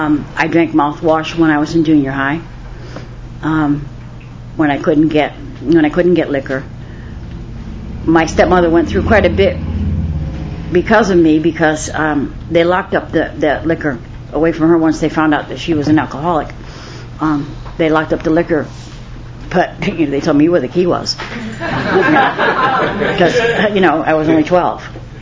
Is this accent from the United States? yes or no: yes; Connecticut, United States; born there; A little bit about me. I was born in Connecticut. I have three sisters, and my mom died when I was six.